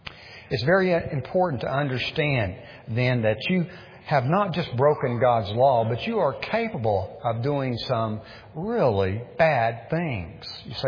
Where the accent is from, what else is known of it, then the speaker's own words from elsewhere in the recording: Pasadena, California, United States; Years ago, growing up in Pasadena, I used to see this on people's cars a lot.